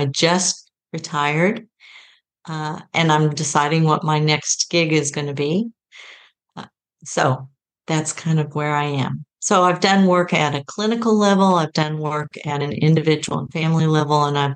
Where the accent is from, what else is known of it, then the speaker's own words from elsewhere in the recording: Oklahoma, United States; also born or lived in Texas; now in Athens, United States; I come from Oklahoma and Texas, which is an odd place to come from when you live in Athens, Ohio.